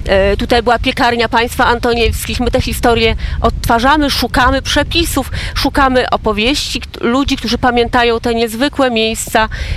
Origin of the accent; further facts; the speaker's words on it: Hołowno, Lublin Voivodeship, Poland; to są moje rodzinne strony, Kraina Rumianku, Hołowno, gmina Podedwórze.